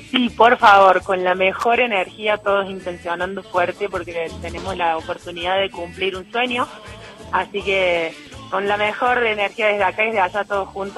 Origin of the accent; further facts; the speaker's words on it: Córdoba, Argentina; yo soy cordobesa